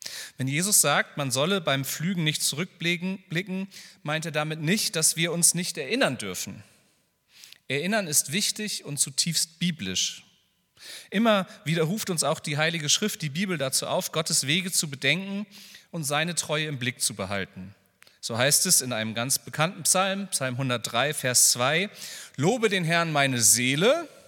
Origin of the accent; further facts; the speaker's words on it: Schleswig-Holstein, Germany; ich komme aus Schleswig-Holstein